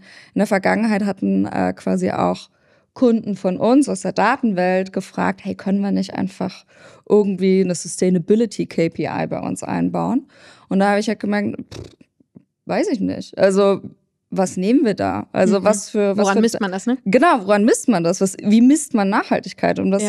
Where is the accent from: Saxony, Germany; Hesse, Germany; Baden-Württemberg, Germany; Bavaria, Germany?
Baden-Württemberg, Germany; Ravensburg; Ich komme aus dem Süden Deutschlands, aus Ravensburg